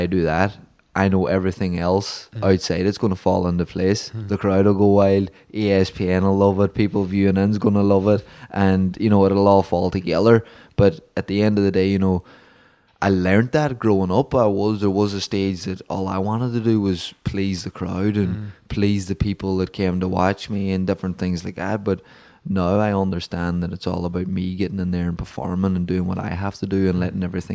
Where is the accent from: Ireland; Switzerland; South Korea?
Ireland; now in United States; I wasn't, you know, I'm an Irish man. You know, I'll fit in Boston and New York and places like that, but the Hollywood Hills and Santa Monica and Venice Beach, it just didn't click for me.